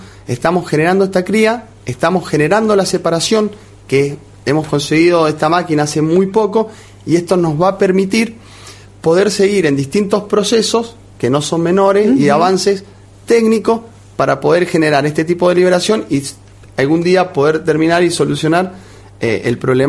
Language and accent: Spanish; Mendoza, Argentina; como mendocino